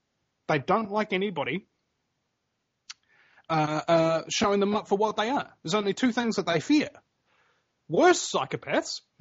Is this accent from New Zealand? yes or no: yes; New Zealand; now in United States; I mean, number one, I'm from New Zealand. Name me another talk radio show host from New Zealand who's talking about this kind of stuff, you know, in America.